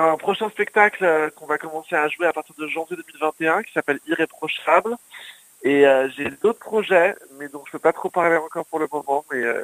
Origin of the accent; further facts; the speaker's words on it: Paris, Île-de-France, France; j'ai 33 ans, je suis parisien